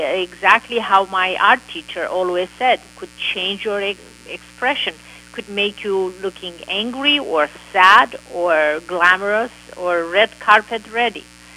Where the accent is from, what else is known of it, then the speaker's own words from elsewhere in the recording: Romania; born there; English is a second language; I was born in Romania, and I went to art school and studied construction and architecture.